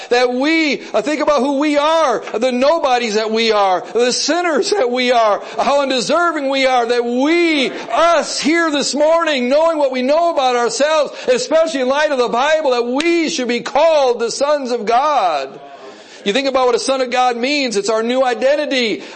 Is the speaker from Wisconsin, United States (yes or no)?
yes; Wisconsin, United States; also born or lived in Kentucky; growing up in Wisconsin and living then in Kentucky for a while, thinking about the prospect of seeing the Statue of Liberty